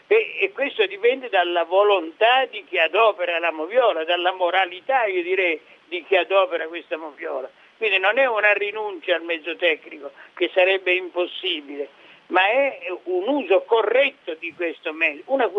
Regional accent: Calabria, Italy; molti miei compagni in Calabria, nel mio paesino, sono finiti in galera

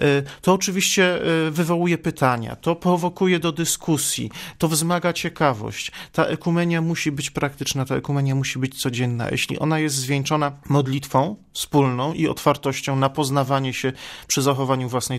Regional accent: Odolanów, Greater Poland Voivodeship, Poland; Ja pochodzę z małej miejscowości w południowej Wielkopolsce, z Odolanowa dokładnie. I zawsze byłem skonfrontowany jako ewangelik z urodzenia z moimi rzymskokatolickimi rówieśnikami.

